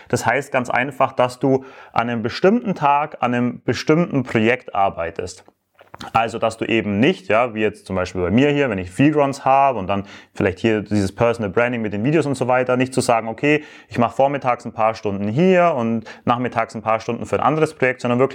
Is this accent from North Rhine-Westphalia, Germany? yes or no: no; Bavaria, Germany; dann eben knapp 2 Wochen im Allgäu, ja, also in Deutschland, dort wo ich aufgewachsen bin.